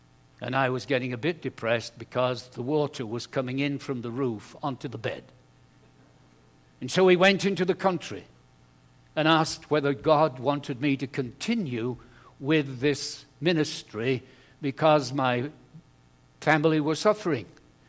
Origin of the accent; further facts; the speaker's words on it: England, United Kingdom; We are English, and we like to take each other cups of tea to bed, you see.